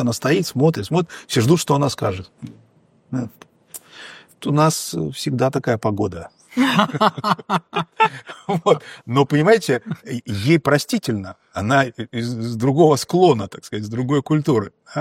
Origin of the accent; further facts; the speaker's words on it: Russia; И мы там, второкурсники из России, мы вообще на чужом языке